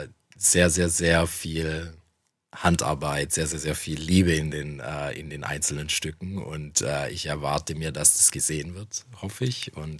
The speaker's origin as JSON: {"language": "German", "country": "Germany", "tie": "born or raised there", "first_language": "German", "said": "Deutsch ist halt auch meine Muttersprache und ich bin einfach auch sehr an Deutschland gebunden im Allgemeinen und ich bin hier auch aufgewachsen"}